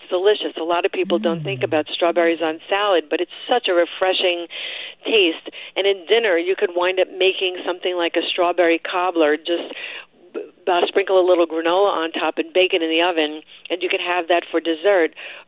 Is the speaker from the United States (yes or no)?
yes; New York, United States; I'm from New York, so back in March, we were really on super lockdown.